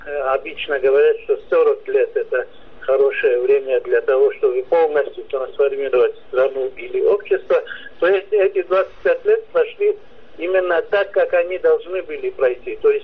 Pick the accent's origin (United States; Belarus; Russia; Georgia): Georgia; Так как мы грузины